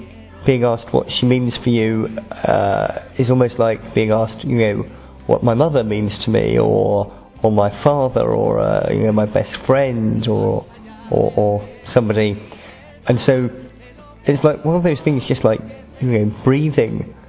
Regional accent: England, United Kingdom; I'm from England and I'm 39.

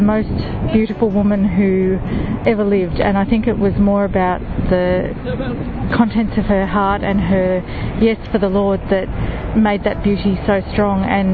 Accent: Melbourne, Victoria, Australia; and I'm from Melbourne, Australia.

